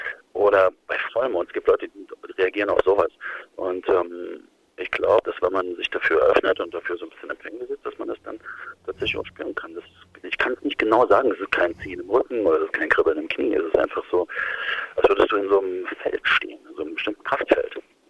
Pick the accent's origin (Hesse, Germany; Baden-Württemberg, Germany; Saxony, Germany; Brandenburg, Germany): Saxony, Germany; Dresden; ich komme ja aus Dresden, ich bin in Dresden geboren.